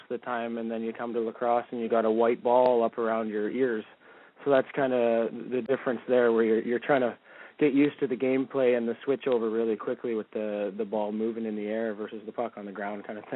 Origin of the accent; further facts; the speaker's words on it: Peterborough, Ontario, Canada; I've been running a hockey camp here back in Peterborough, my hometown.